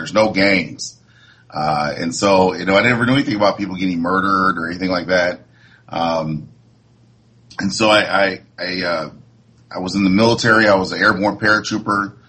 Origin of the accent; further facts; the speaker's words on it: Ann Arbor, Michigan, United States; I grew up in Ann Arbor, a college town